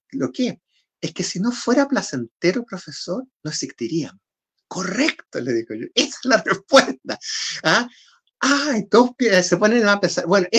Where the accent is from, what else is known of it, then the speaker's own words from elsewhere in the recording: Chile; yo cuando nací no había televisión en Chile. Es decir, yo conocí la televisión a los 16 años